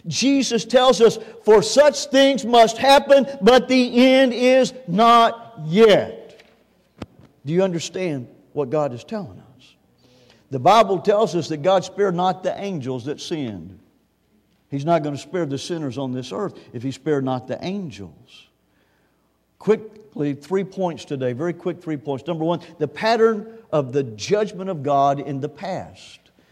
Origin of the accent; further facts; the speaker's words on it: United States; As an American, I think Christians in America have been guilty of thinking